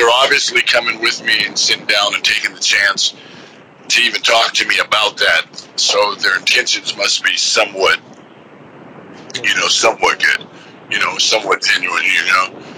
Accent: California, United States; I was born out here, but I was raised up there in the North Bay, up there in Sonoma County.

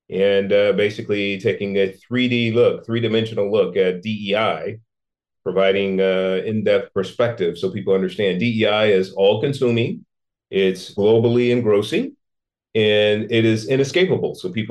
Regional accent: San Francisco, California, United States; My life story begins in San Francisco. I was born and raised in the Hunters Point Projects in San Francisco in the 1960s. Was a boy from the hood, a crazy hoodlum type growing up.

